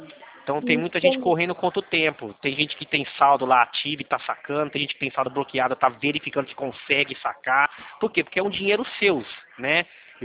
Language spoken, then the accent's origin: Portuguese; São Paulo, Brazil; Eu sou do interior de São Paulo